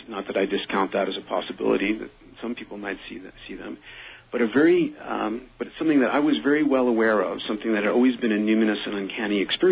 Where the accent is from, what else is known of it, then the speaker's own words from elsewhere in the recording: Bronx, New York, United States; I was from the Bronx. I wasn't getting pushed around by this officious kid from the overprotected suburbs or something